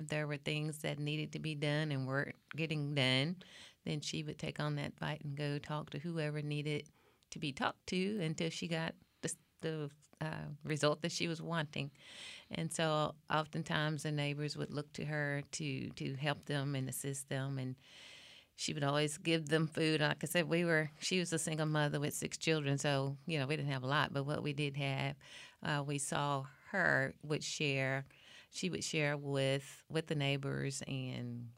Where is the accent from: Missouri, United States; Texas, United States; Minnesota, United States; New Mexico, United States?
Texas, United States; Waco; Yes, I was born and raised in Waco. Went to elementary, high school here in Waco